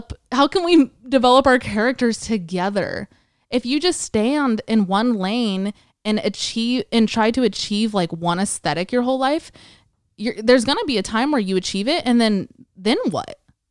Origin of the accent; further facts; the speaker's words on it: California, United States; We grew up in the East Bay.